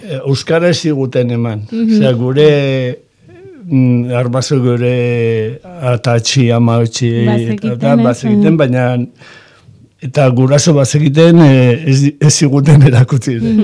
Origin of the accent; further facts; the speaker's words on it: San Sebastián, Basque Country, Spain; born there; nire aurrekoek Nafarra ziren, Donostebekoak, ni ja Donostin jaio nintzen, gurasoak etorri ziren Donostira